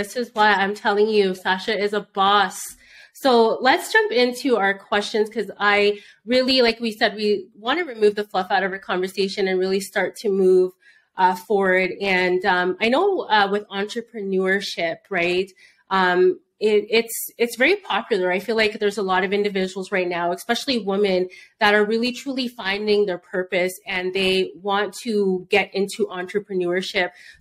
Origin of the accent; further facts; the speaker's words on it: Toronto, Ontario, Canada; Yes, my hometown in Toronto, Canada.